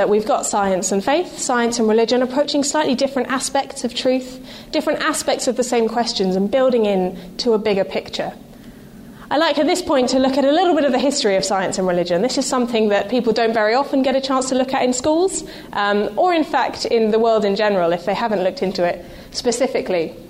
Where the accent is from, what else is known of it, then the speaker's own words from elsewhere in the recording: United Kingdom; Now, being British, I should obviously expound the fact that tea brings purpose and meaning to every situation.